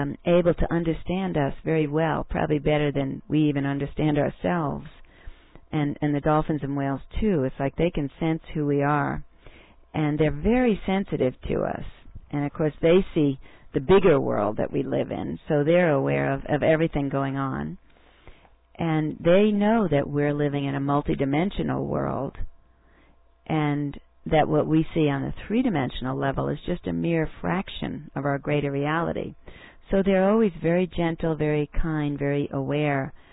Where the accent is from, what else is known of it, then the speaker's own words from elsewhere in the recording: New Jersey, United States; You know, my family, I grew up in New Jersey, and they were always trying to get me to swim.